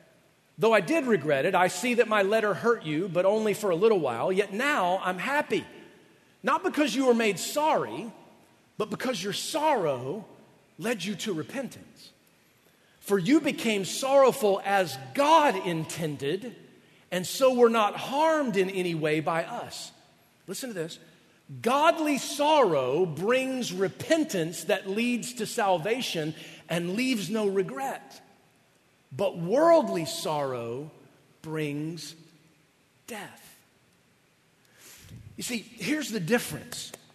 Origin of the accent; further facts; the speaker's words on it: the South, United States; When I grew up in the South, that's what I call it honey on the end of the knife.